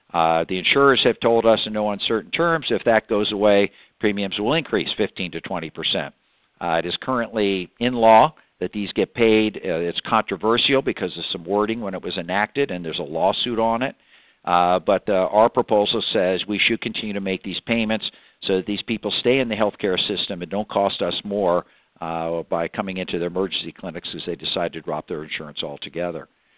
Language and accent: English; Oregon, United States; My home state of Oregon, I think we had like 14 players.